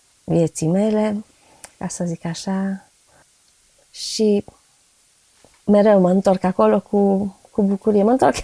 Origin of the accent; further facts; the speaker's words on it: Târgu Mureș, Mureș County, Romania; Da, și am crescut în Târgu Mureș.